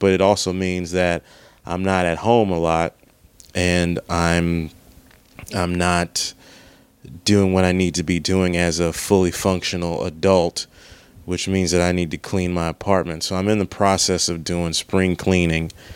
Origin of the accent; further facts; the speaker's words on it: Maryland, United States; Like, if you were in Maryland, my home state, there would be crabs around.